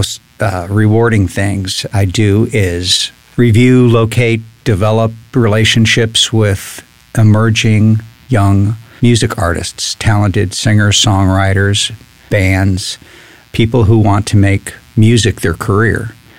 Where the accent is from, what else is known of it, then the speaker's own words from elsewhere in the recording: Cleveland, Ohio, United States; moved away as an adult; now in Texas, United States; developed a love of music there growing up in Cleveland. And came down to Texas after high school to start college in San Antonio at St. Mary's University.